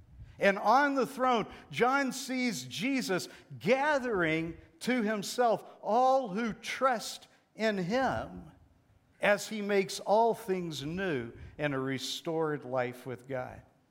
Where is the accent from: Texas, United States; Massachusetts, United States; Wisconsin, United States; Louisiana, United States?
Texas, United States; There's a city near my hometown where I grew up in Texas.